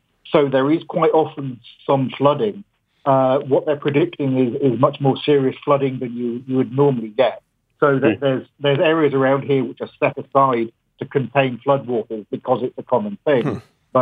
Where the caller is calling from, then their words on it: Huntingdon, East of England, United Kingdom; I'm calling from Huntingdon in England.